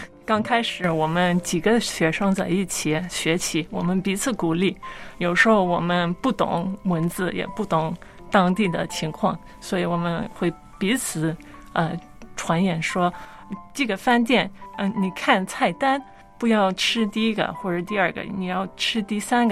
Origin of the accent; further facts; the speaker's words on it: Scotland, United Kingdom; Chinese is a second language; now in China; 大家听到我的口音大概能听出来我不是中国本地人，我来自西方，来自苏格兰。我是很早来到中国，首先是上学学中文，